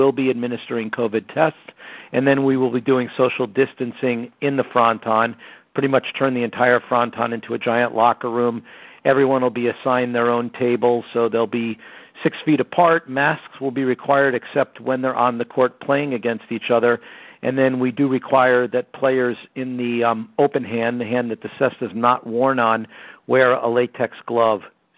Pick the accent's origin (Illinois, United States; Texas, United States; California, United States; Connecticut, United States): Connecticut, United States; and I come from Connecticut as well, so share the Nutmeg State background with Greg